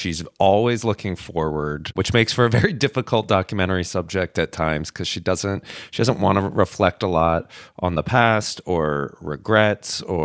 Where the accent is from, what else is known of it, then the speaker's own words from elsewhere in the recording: Georgia, United States; In Georgia, outside of Atlanta.